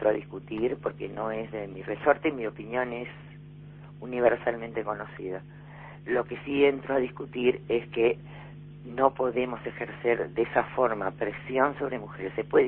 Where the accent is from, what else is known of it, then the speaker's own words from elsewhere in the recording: Uruguay; estamos siendo los uruguayos muy hipócritas.